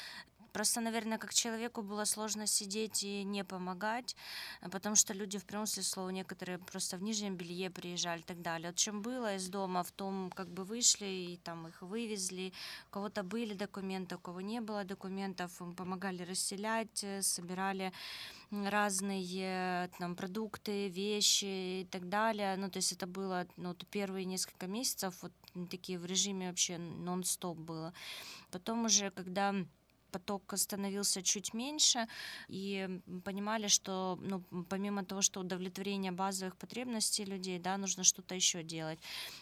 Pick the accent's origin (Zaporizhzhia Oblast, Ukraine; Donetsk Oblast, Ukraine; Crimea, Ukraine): Zaporizhzhia Oblast, Ukraine; Zaporizhzhia; мы из Запорожья, мы не знаем, что такое жить в войне.